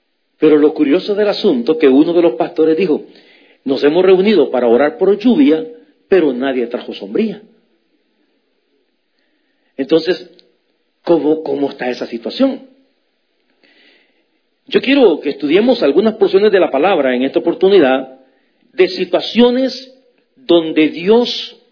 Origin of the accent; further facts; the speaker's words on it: El Salvador; moved away; hubo un tiempo en mi país, en El Salvador, ya estábamos nosotros acá